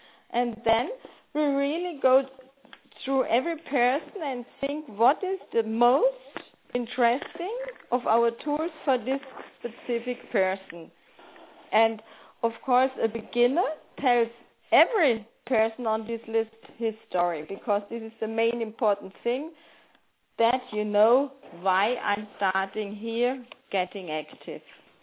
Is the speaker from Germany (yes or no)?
yes; Germany; now in Mallorca, Spain; It's my birthday today. I'm from Germany, but I live quite a few years already on Mallorca.